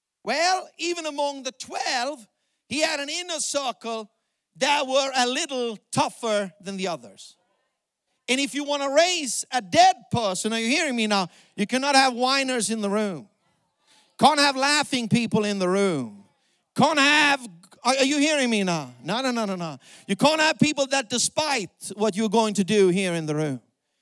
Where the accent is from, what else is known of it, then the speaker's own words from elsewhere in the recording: Austria; English is a second language; I come from South Austria.